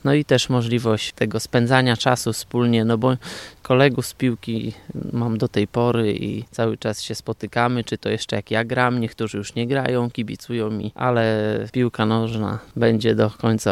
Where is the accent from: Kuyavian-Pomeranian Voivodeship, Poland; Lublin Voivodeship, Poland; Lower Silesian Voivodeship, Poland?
Lublin Voivodeship, Poland; Bochotnica; pochodzę z wioski, z Bochotnicy. Może jakbym mieszkał w mieście, to może by była pasja do innego sportu